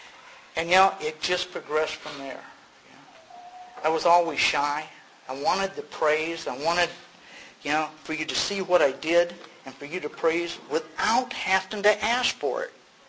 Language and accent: English; Galveston, Texas, United States; born there; I was born in Galveston, Texas.